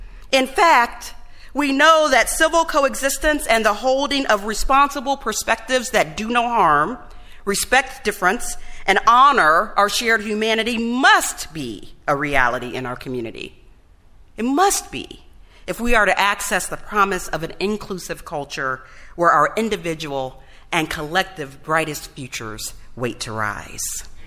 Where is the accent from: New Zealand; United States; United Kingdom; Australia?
United States; St. Petersburg, Florida; I'm the fifth generation of my family to call St. Pete home. It's awesome. And in my hometown, I've had the privilege of holding a variety of roles in our community